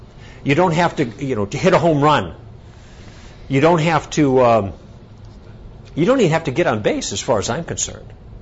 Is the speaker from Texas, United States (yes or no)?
no; Chicago, Illinois, United States; Now, I live in the West Coast. Northern Wisconsin's in the Midwest. But I grew up in Chicago.